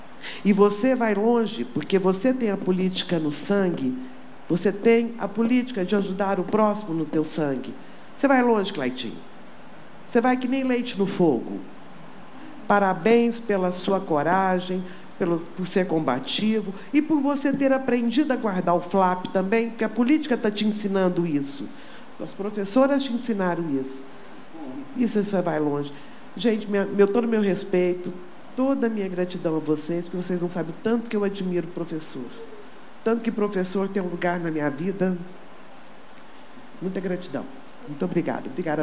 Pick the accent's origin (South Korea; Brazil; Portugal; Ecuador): Brazil; Goiás; born there; also born or lived in Mato Grosso; Sou goiana de nascimento.